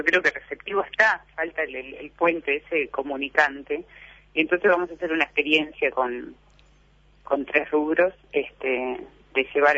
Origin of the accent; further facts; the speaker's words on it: Uruguay; ¿qué es lo que nos falta para terminar de interiorizarlo, de procesarlo internamente como ciudadanos uruguayos?